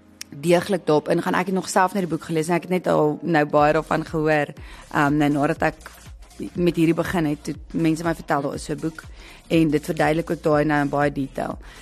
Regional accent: Paarl, Western Cape, South Africa; born there; Ek was gebore in die Parel, ek en my broer.

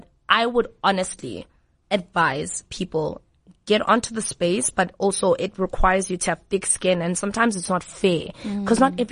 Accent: Gauteng, South Africa; I'm from the East Rand, guys, born and bred in Spread View.

